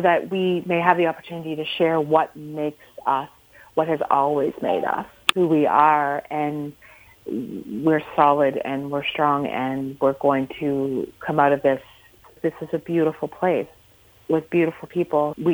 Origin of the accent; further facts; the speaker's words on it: Five Islands, Nova Scotia, Canada; I'm from the area. I live in economy, and I grew up in Five Islands.